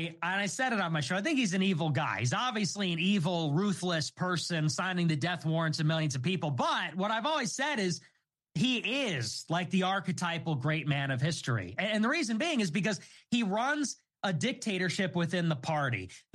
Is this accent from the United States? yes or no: yes; United States; I mean, I don't live in China because I'm an American.